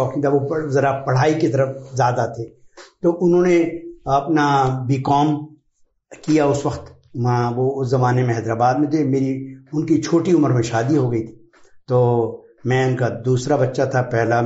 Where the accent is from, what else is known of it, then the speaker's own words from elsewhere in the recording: Kot Ghulam Muhammad, Sindh, Pakistan; born there; میں پیدا ہوا جیمس آباد میں, جس کا نام بعد میں تبدیل کر کے کوٹ غلام محمد کر دیا گیا. اور تو کوٹ غلام محمد تھرپارکر ڈسٹرکٹ کا ایک گاؤں ہے, उसमें मैं पैदा हुआ, और एक कहना चाहिए मुतवसत घराना